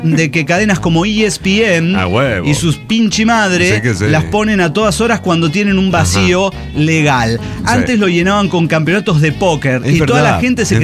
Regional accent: Bolivia; como boliviano y latino celebré muy cañón esta victoria.

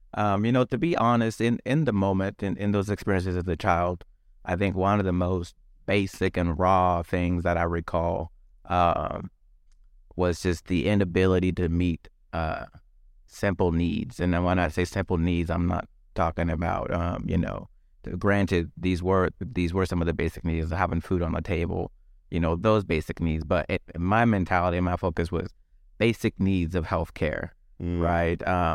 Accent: Liberia; I'm originally from West Africa. The country is called Liberia. And I actually was born during the Liberian Civil War. And so all of my childhood was spent living in a third world country that was going through a civil war.

